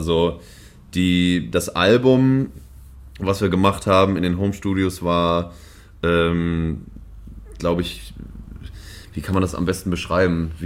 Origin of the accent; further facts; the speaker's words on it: Hamburg, Germany; Also, ich bin ja Hamburger